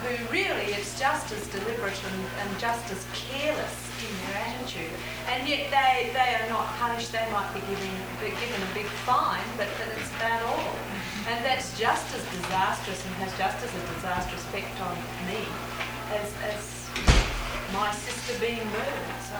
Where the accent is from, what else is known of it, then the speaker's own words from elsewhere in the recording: New Zealand; I'm from New Zealand